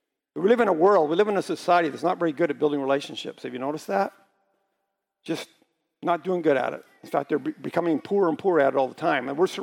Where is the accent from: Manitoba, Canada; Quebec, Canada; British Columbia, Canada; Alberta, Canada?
Manitoba, Canada; Flin Flon; I grew up in Flin Flon. You know where that is. I'm a Manitoba boy. I was born and raised in Flin Flon. And Linda and I both came from there.